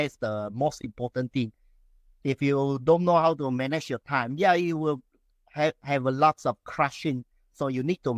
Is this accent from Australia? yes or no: no; Malaysia; I'm the Taoist from Malaysia.